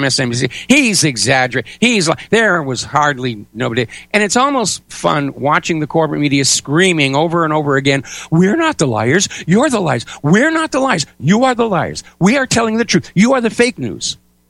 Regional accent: United States; Easy. I'm an American.

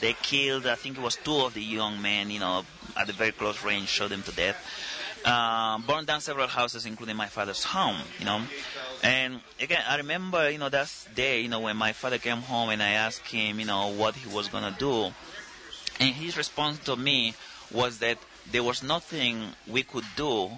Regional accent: Annobón, Equatorial Guinea; English is a second language

